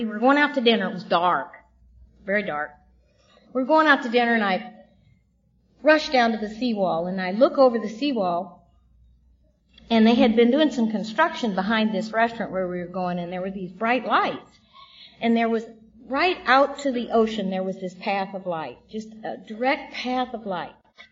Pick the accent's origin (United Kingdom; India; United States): United Kingdom; Scotland; I grew up a lot in Scotland, and this coast reminds me of the coast of Scotland, the Firth of Forth.